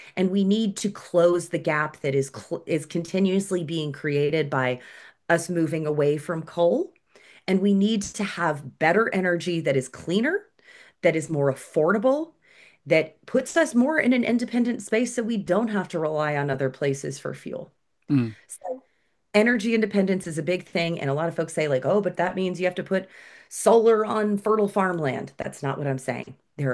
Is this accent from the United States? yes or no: yes; Kentucky, United States; essentially you get the life that I grew up with in Kentucky.